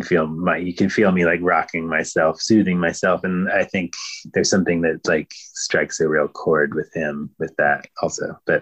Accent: Ohio, United States; I'm obviously from Ohio, which is more, it feels like more East Coast in a way or something

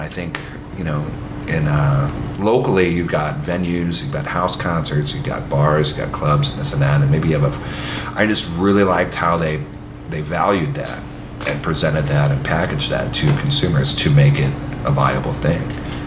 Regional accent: St. Louis, Missouri, United States; I was nice, because I'm from St. Louis, and we got courtesy.

